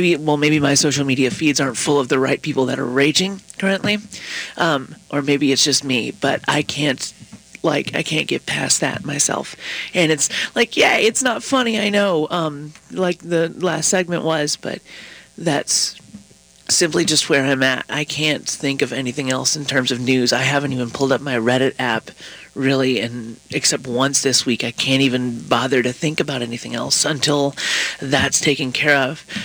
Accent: the South, United States; I'm from the South and I never had any protections anyway

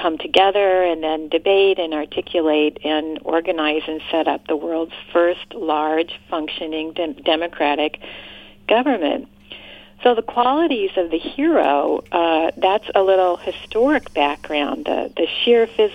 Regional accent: United States; So I'm an American, and I identify and I resonate with this myth of the hero as much as anybody else

